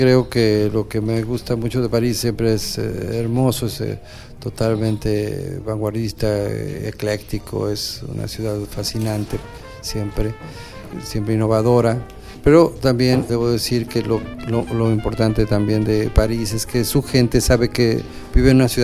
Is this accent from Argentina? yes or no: no; Mexico; como los que habitamos, residimos como mexicanos